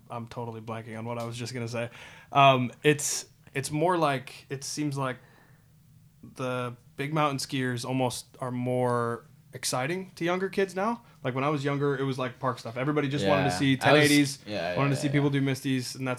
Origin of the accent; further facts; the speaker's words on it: East Coast, United States; growing up on the East Coast, you don't get a lot of powder.